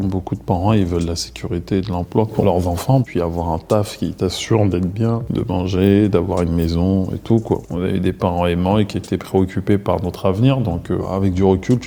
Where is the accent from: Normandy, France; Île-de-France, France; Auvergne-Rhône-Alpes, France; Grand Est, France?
Île-de-France, France; Maisons-Alfort; Je viens de Maison Alfort. Non, d'où tu viens? Ah oui, mes parents, ils sont du Cameroun.